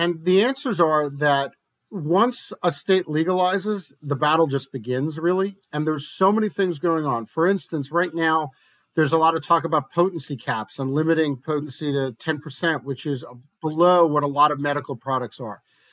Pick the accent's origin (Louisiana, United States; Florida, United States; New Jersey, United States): New Jersey, United States; And in my home state, in Jersey, we just passed legalization